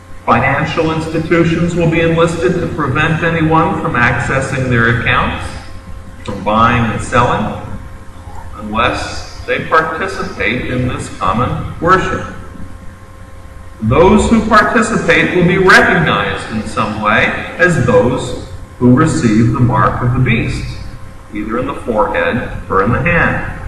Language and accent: English; New York, United States; As a New Yorker and not a mountain man